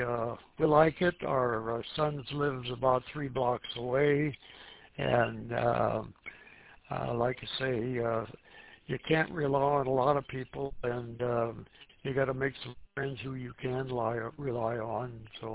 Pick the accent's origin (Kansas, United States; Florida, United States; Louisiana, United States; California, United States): Florida, United States; Bradenton; also born or lived in Iowa; Okay, I'm from Bradenton, Florida. We're on the west coast of the peninsula there, just It's Bradenton, the Sarasota area. Normally, I'm an old Iowa fan. I used to live in Iowa before I came down here in 17.